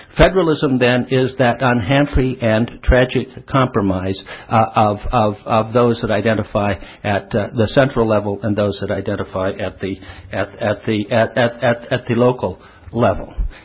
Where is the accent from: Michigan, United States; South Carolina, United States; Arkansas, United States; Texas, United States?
Texas, United States; Ed grew up in Brooklyn and I grew up in Texas, and we have strong senses of identity